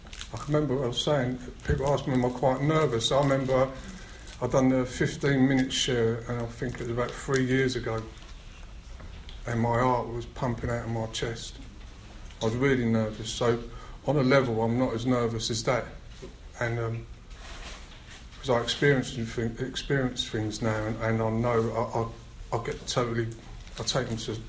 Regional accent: Hackney, London, United Kingdom; I come from Hackney, a very picturesque part of London, and I grew up in a family of 7 of us.

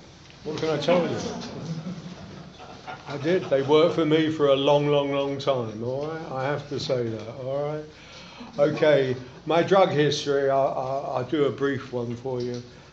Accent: Notting Hill, London, United Kingdom; I grew up in Notting Hill. I grew up in a council flat. I grew up with absolutely nothing.

